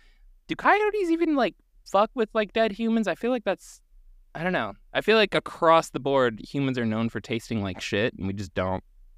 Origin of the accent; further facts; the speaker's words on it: Ohio, United States; I grew up not far from there. I grew up in Northwest Ohio.